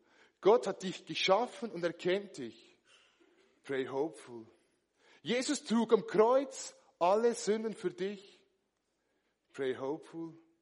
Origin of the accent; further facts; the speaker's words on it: Dietikon, Zurich, Switzerland; now in Schlieren, Switzerland; Ich bin in Dietikon aufgewachsen, da gibt es nebenan Schlieren, da wo ich jetzt wohne